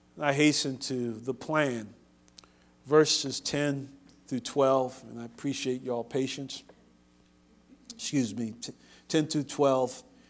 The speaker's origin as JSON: {"language": "English", "region": "Northeast", "country": "United States", "tie": "born or raised there", "said": "I grew up in the Northeast, and I love Jersey"}